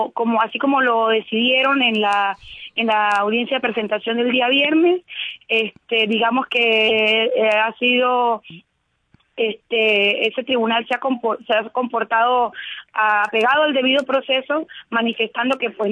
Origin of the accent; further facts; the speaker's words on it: Venezuela; como somos los venezolanos. Los venezolanos somos personas de espíritu libre, personas trabajadoras, personas que nos gusta producir, personas que nos gusta superarnos, que nos gusta salir adelante.